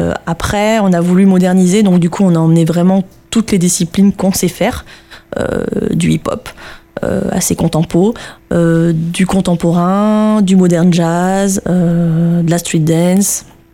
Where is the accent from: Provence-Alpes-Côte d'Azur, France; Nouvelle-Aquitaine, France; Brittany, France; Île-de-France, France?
Nouvelle-Aquitaine, France; Bordeaux; J'ai fait plus de 10 ans de classique sur Bordeaux, puisque je suis originaire de Bordeaux à la base.